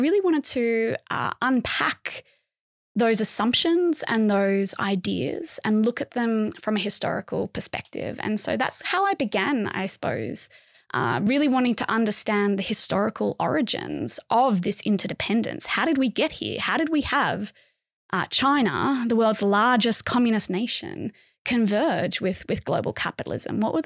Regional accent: Australia; as a Australian growing up mostly in the post-Cold War era, I was interested in the relationship between the two biggest powers in the region that I was living in, right?

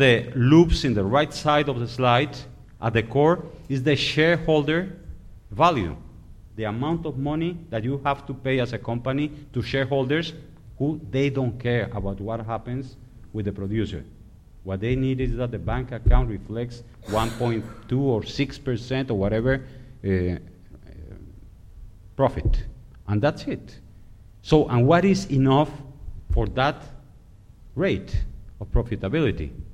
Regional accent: Colombia; I'm from Colombia

